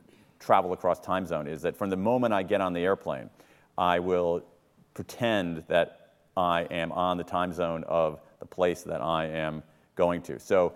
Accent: United States; when I remember being a little kid growing up in America in the 1970s

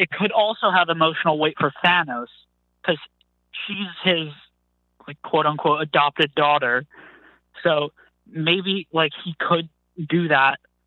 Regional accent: New Jersey, United States; I'm from New Jersey.

